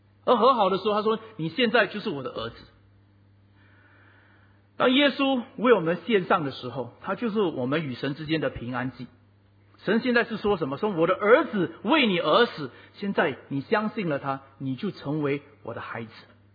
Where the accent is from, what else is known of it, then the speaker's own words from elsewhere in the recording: Singapore; 但是我们新加坡人就这样，人告诉我们要做我们就做